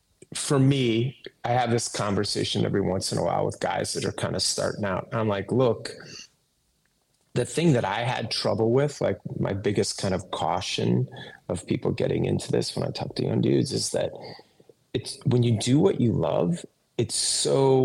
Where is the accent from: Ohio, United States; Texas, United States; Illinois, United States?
Illinois, United States; Northbrook; He grew up in Naperville. I grew up in Northbrook. He's like right down the road from me.